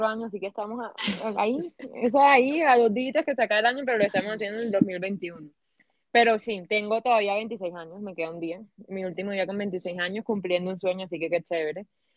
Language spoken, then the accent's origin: Spanish; Santa Marta, Magdalena, Colombia; bueno, mi apellido lo dice claramente. Tengo 26 años, pero mañana cumplo 27